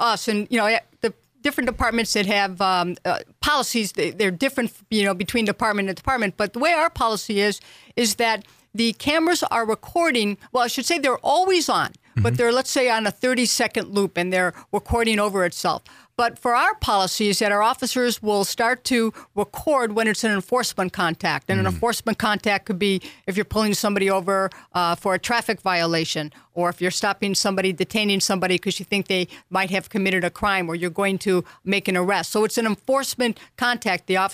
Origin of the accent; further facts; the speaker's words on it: Cleveland, Ohio, United States; Cleveland, Ohio, born and raised in Cleveland, Ohio, and graduated from the Ohio State University?